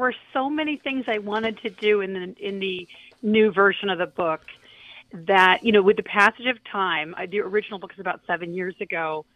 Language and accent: English; Kalamazoo, Michigan, United States; And then I heard a speech by Bobby Kennedy Jr., actually, in my hometown, Kalamazoo, Michigan.